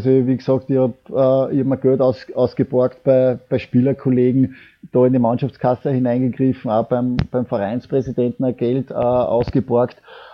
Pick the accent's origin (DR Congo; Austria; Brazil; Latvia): Austria; für mich ist es ein Wahnsinn, dass bei uns in Österreich der Teamchef Werbung macht für einen Wettanbieter.